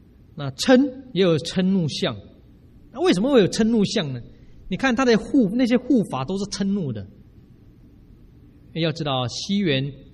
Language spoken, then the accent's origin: Chinese; China; 我们中国文化本来就受儒家的影响